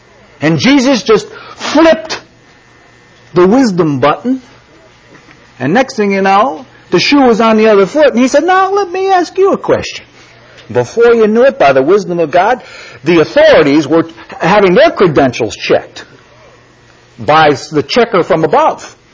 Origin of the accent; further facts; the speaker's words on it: New York, United States; accent: New York; For me, you got to put up with my New York accent, with my joking, with my chasing rabbits, with my crazy ideas, with my strange way.